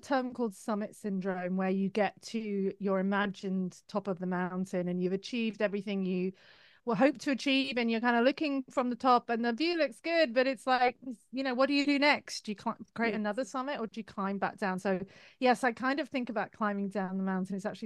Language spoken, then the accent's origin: English; United Kingdom; But I think I'm British, you know, we cover up our trauma and our emotion with sarcasm.